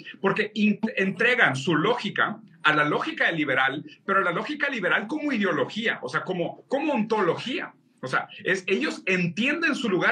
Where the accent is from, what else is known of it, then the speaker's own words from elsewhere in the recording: Rio Grande do Sul, Brazil; yo soy gaucho, yo nací por cerca de Porto Alegre, yo tomo mate.